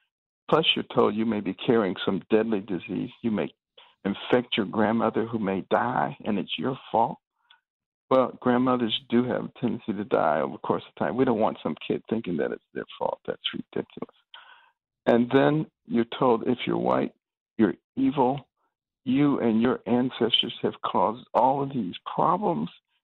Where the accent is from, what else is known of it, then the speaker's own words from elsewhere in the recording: Detroit, Michigan, United States; also born or lived in Boston; You know, I grew up in Detroit and Boston, 50s and 60s.